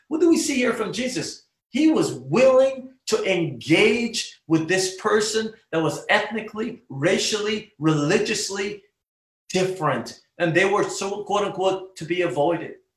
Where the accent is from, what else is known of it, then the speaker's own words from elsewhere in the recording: Guyana; I grew up in Guyana, the culture, the beliefs, the type of food, and so on and so forth.